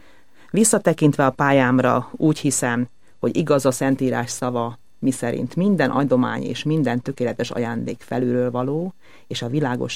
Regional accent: Székesfehérvár, Fejér, Hungary; Harmonikus, boldog gyerekkorom volt Székesfehérváron, értelmiségi, zeneszerető családban nőttem föl.

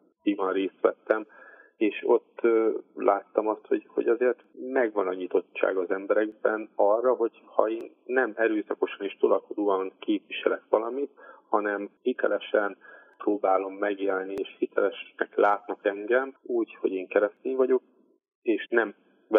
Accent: Nyíregyháza, Szabolcs-Szatmár-Bereg, Hungary; Én Nyíregyházán élek a családommal, a feleségemmel és 4 gyerekemmel. Hát itt nőttem fel ebbe a közösségbe, a nyíregyházi belvárosi közösségbe.

